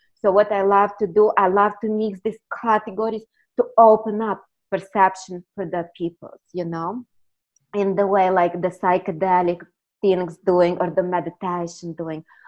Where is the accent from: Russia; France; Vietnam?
Russia; Krasnoyarsk, Krasnoyarsk Krai; English is a second language; moved away as an adult; now in United States; Of course, I'm from the Russia. I'm from the Krasnoyarsk.